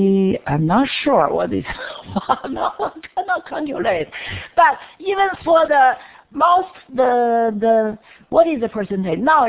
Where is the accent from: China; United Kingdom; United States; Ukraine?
China; We are, she's a few years younger than I am, but we grew up in the Cultural Revolution.